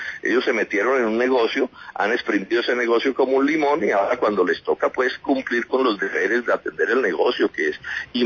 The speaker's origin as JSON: {"language": "Spanish", "region": "Bogotá", "country": "Colombia", "said": "no soy costeño, soy un cachaco que quiere mucho a la costa"}